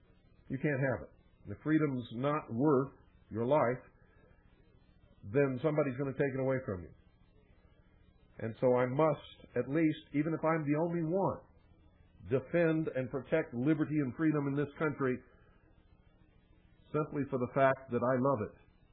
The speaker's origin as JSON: {"language": "English", "country": "United States", "said": "I'm the same as you. I'm just an American who cares and got fed up, and I drew the line."}